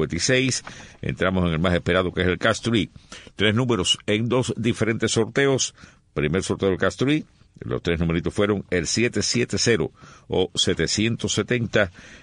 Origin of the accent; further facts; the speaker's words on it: San Juan de los Remedios, Villa Clara, Cuba; y en mi pueblo, San Juan de los Remedios, Villa Clara, Cuba, también, claro.